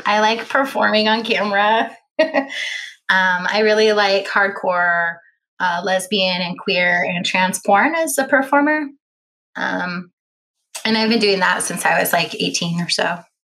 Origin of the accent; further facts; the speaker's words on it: Olympia, Washington, United States; I was logging onto the message boards from my hometown, Olympia, Washington